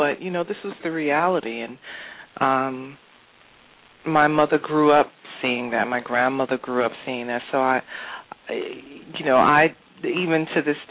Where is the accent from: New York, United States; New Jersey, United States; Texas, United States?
New York, United States; Brooklyn; also born or lived in Crown Heights; I am, born and bred, and I still live here in Brooklyn. I've lived in 3 neighborhoods. I grew up in Crown Heights. At the age of 18, my family moved to East New York.